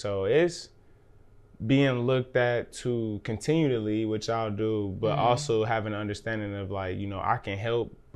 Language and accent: English; Dayton, Ohio, United States; being a black male and growing up in the West Side, there's like this hard case, hard, tough thing that's like, talking smack is my pride.